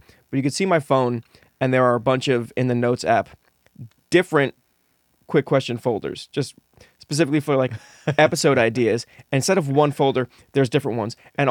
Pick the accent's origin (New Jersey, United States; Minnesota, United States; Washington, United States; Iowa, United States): New Jersey, United States; Growing up in New Jersey, we would take all of our vacations on the Jersey Shore, on the boardwalk